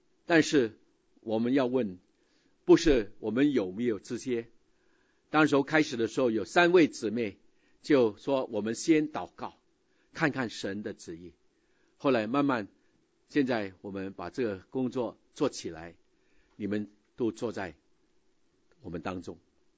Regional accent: China; moved away; 那么多的中国人从我们中国来到这个地方

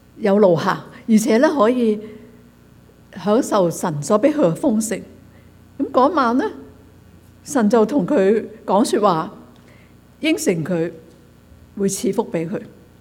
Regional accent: China; 即好像我们中国人呢称呼皇上是天子，个个都是的。

